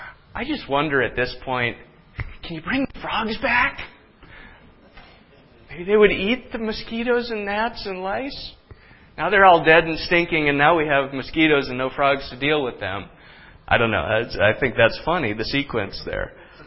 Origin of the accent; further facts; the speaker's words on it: Minnesota, United States; I grew up in Minnesota. I know that dance well.